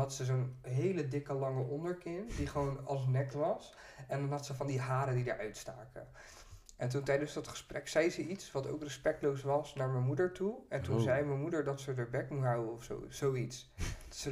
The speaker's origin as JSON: {"language": "Dutch", "town": "Vlaardingen", "region": "South Holland", "country": "Netherlands", "said": "En ik kom uit Vlaardingen."}